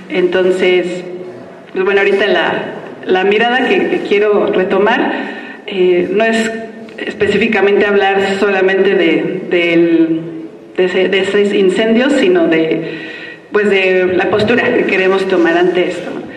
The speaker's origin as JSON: {"language": "Spanish", "region": "Mexico City", "country": "Mexico", "tie": "born or raised there", "lives_now": "Tepoztlán, Mexico", "said": "yo nací pues en la Ciudad de México, como muchos de acá. Crecí, digamos, en la urbe, me formé como habitante de ciudades"}